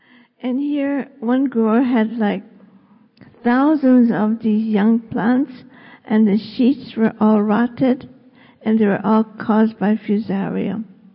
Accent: Kona, Hawaii, United States; I'm from Kona. I grew up in a coffee plantation.

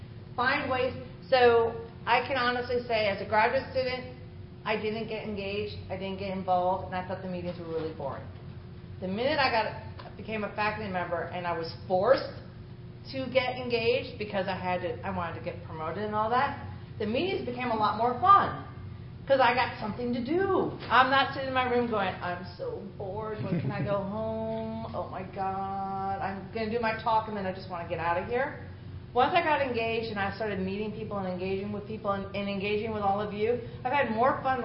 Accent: Florida, United States; I said, hi, I'm from Florida, and he goes, wow, hot there.

